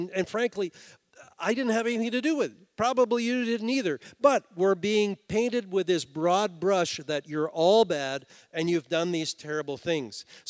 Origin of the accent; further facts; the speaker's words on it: Canada; And my question is, how long will it be before we as Canadian Christians are touched by this tendency?